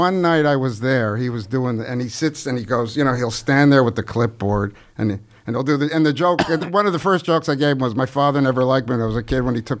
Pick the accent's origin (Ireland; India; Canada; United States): Canada; Toronto, Ontario; moved away; so I took this comedy workshop because I came from Toronto. I had to leave.